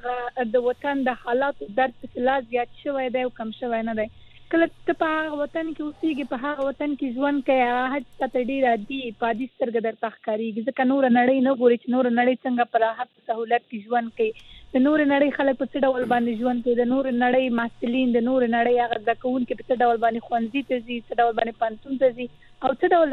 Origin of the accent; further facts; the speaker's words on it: Afghanistan; ما ورته وویل چې زه افغانه یم، د افغانستان یم.